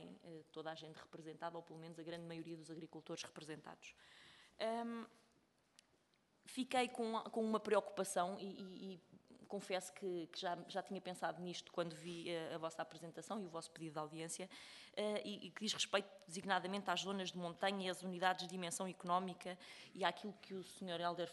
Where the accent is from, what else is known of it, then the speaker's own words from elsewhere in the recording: Pinhel, Centro, Portugal; now in Figueira de Castelo Rodrigo, Portugal; eu sou natural de Pinhel e vivo em Figueira de Castelo Rodrigo e, portanto, este centro de gestão diz-me muito e diz-me particularmente também porque a minha família faz agricultura